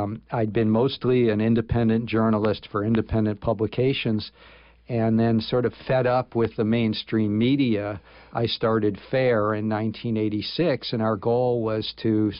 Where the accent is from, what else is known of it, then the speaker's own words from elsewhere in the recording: Michigan, United States; I grew up in Michigan, where I wrote for the Fifth Estate.